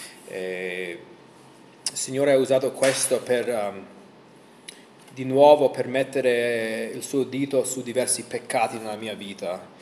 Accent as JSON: {"language": "Italian", "country": "United States", "tie": "born or raised there", "said": "sono cresciuto negli Stati Uniti. Nessuno dei miei genitori erano credenti. Mio papà, essendo da Palermo"}